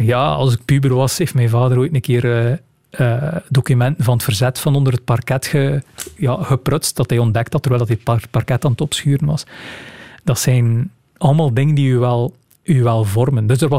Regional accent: Rumbeke, Flanders, Belgium; gewoon puur omdat ik van Rumbeke ben.

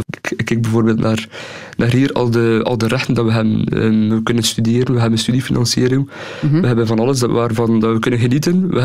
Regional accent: Jette, Brussels, Belgium; born there; Want ik ben geboren in Jette, dat is juist naast Molenbeek.

